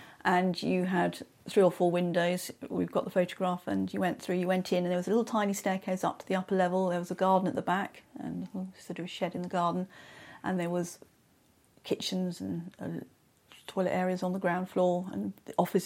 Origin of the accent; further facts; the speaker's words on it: Wootton, South East England, United Kingdom; born there; I was born in Wootton, on Kite Hill.